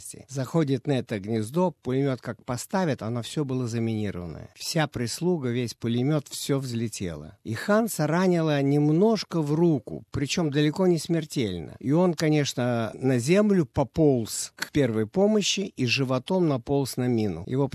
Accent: Russia; now in Australia; Я русский, он немец.

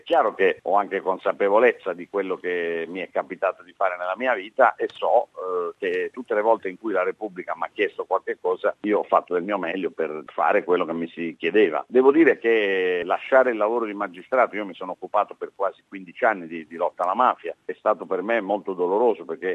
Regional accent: Bari, Apulia, Italy; la città di Bari, io sono di Bari

